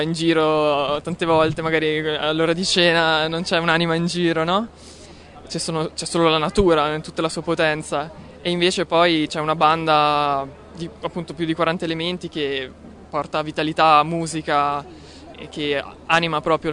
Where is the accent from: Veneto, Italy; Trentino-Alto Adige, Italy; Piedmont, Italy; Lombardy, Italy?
Trentino-Alto Adige, Italy; Cimego; racconta del paese di Cimego, che è anche il mio paese natale